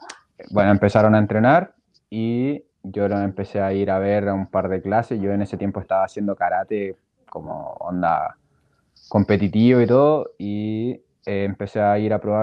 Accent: Chile; tengo 22 años, soy de Chile

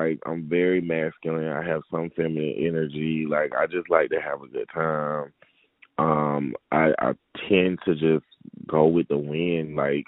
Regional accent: Atlanta, Georgia, United States; I am from Atlanta, Georgia.

